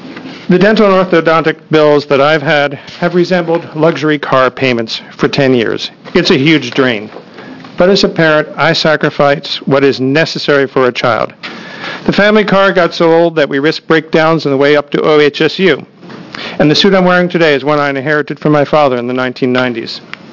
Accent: Eugene, Oregon, United States; I am from Eugene.

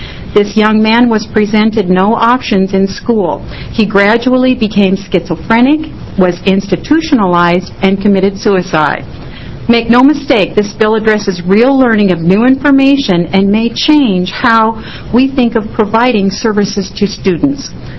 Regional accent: Portland, Oregon, United States; I'm from Portland, Oregon.

